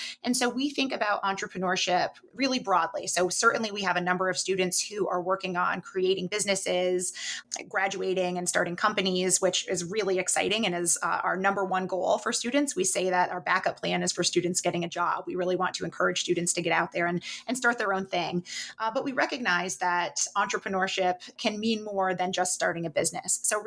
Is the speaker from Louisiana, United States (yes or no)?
no; Plattsburgh, New York, United States; also born or lived in Maryland; So I am originally from Plattsburgh, right across Lake Champlain, and born and raised in Plattsburgh.